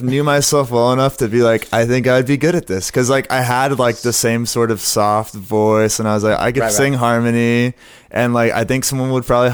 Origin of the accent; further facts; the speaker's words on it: Austin, Texas, United States; I'm also going from Austin, Texas, having lived here my whole life, to going to Baltimore. It's, like, a pretty stark difference.